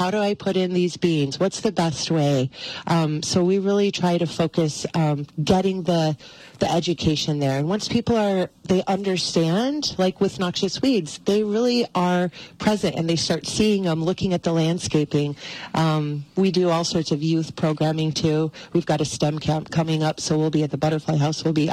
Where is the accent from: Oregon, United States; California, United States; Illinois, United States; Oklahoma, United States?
Illinois, United States; I'm originally from Illinois, and I thought it was a tornado.